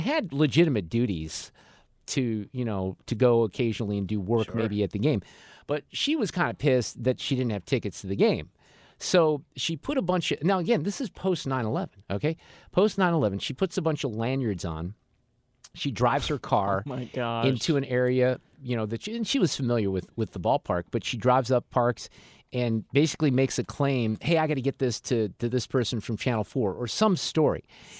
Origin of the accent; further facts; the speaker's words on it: Chicago, Illinois, United States; moved away; when I grew up in Chicago before I moved here, that's what they were called at Wrigley Field.